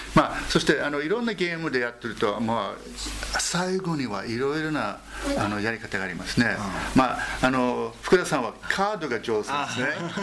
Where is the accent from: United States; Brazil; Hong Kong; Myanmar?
United States; also born or lived in Naha, Japan; 私はあの沖縄の那覇に生まれましたね。